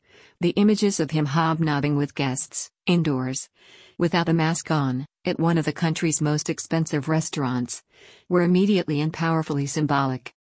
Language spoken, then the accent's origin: English; Yountville, California, United States; Because Yonville is my hometown